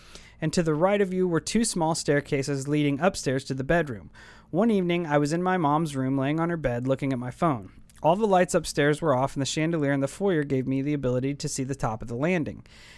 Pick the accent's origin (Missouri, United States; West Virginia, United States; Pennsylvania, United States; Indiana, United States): Missouri, United States; Blue Springs; also born or lived in Independence; Okay, when I was in 7th grade, my family and I moved from Independence to Blue Springs, Missouri.